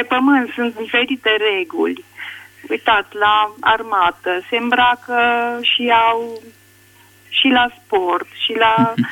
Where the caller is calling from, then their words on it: Alba Iulia, Alba County, Romania; Sunt din Alba Iulia și vreau să spun și eu.